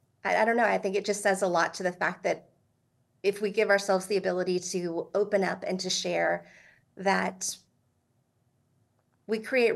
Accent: Texas, United States; So I am from Texas

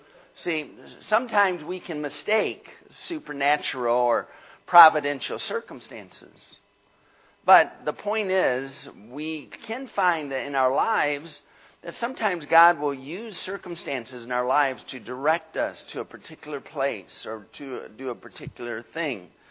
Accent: Michigan, United States; Well, I'm from Michigan.

